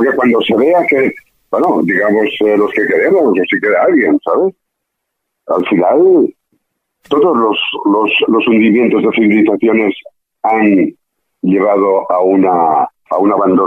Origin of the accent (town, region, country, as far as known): Barcelona, Catalonia, Spain